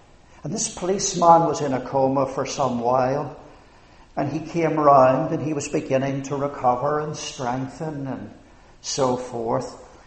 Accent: Northern Ireland, United Kingdom; accent: Ulster; Now you can tell from my accent, if you don't know me, where I come from, I suspect. And of course, one of the words that would mark the province of Ulster is division.

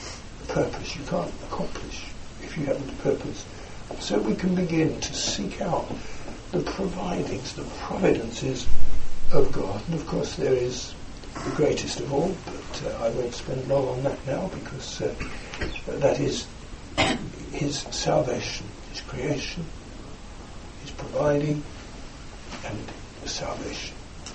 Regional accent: London, United Kingdom; I was brought up in London, a very mechanical place, near railway lines.

